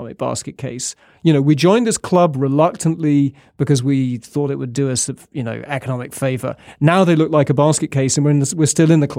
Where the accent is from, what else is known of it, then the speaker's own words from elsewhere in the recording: United Kingdom; I'm English and Scottish